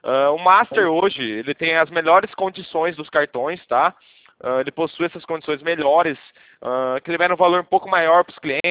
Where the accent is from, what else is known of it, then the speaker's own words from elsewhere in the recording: Campinas, São Paulo, Brazil; Eu sou aqui de Campinas.